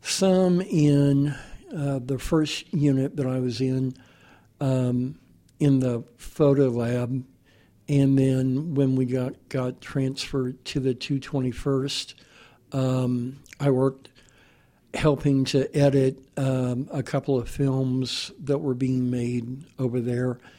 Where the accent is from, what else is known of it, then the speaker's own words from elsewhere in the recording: Kansas City, United States; Kansas City.